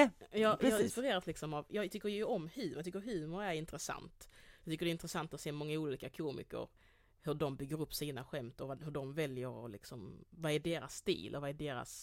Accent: Degeberga, Skåne, Sweden; Så växte jag upp i Degeberga.

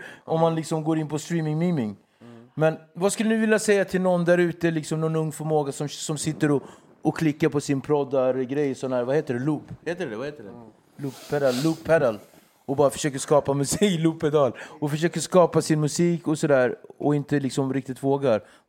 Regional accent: Nacka, Stockholm County, Sweden; jag är från Nacka.

